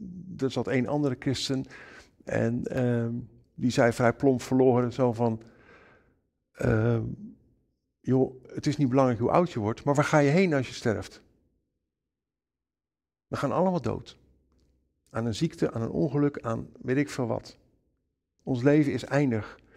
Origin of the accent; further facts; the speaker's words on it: Netherlands; Maar weet je, dan zijn wij als Nederlanders, zijn wij kampioen geworden.